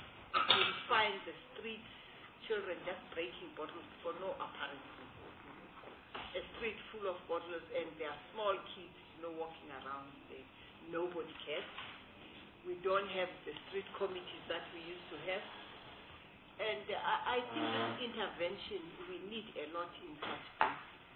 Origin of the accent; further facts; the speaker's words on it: Gauteng, South Africa; I'm just bothered because I come from Gauteng.